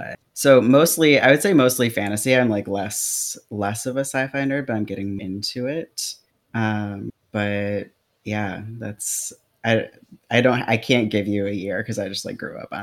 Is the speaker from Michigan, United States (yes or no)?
yes; Michigan, United States; also born or lived in New Orleans / Kentucky; now in Portland, United States; I currently live in Portland, Oregon. I got here via many, I've moved way too many times, so I'm not going to bore you with the litany of spaces.